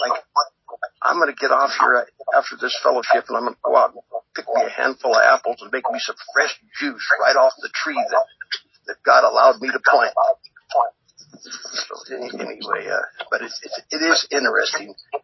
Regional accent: Yakima, Washington, United States; born there; I was born in Yakima

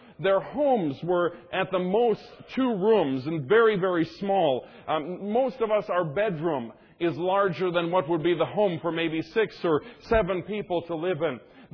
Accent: United States; But I guess I never realized how blessed I am to be an American.

